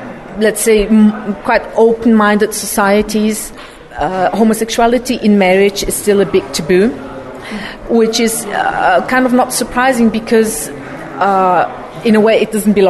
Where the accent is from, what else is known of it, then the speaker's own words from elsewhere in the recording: Switzerland; that even in my home country in Switzerland